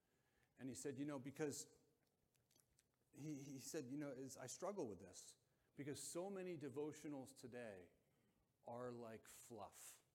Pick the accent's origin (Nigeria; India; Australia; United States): United States; New Jersey; But growing up, I grew up in Bergen County, and we actually just steered clear of the city.